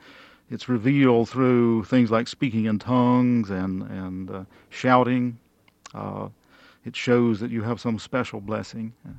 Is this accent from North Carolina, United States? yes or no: yes; Green River, North Carolina, United States; I grew up in Green River in western North Carolina